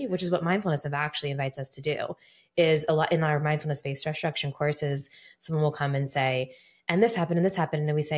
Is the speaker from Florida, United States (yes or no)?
no; Columbus, Ohio, United States; I was raised in the Browns football. I'm from Columbus.